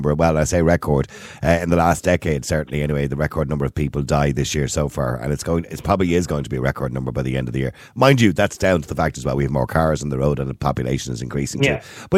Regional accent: Ireland; Oh, we're Irish.

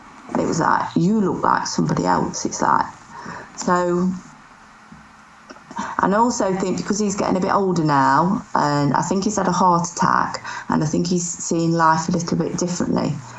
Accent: Leeds, Yorkshire and the Humber, United Kingdom; born there; I was born in Leeds. I was born in Leeds. I didn't know.

